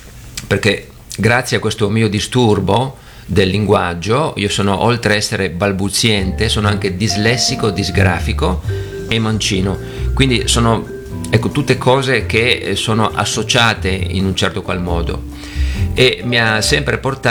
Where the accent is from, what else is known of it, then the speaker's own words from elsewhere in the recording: Tolmezzo, Friuli-Venezia Giulia, Italy; moved away as an adult; also born or lived in Trieste / London; io sono nato a Tolmezzo, ho vissuto per i primi 20 anni della mia vita, poi mi sono trasferito a Trieste, poi ho vissuto a Londra qualche anno e da 10 anni ci siamo trasferiti sulle colline di Assisi